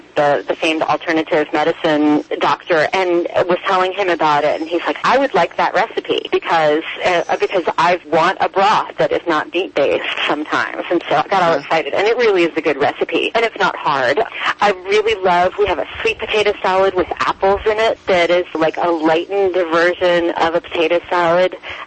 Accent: the South, United States; I know I'm from the South, and I'm always going to crave flavor of bacon because that's what I grew up with.

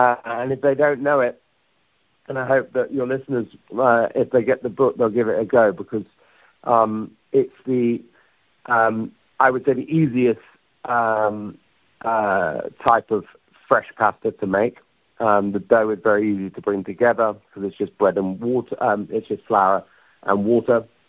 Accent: United Kingdom; I'm British and I live in London

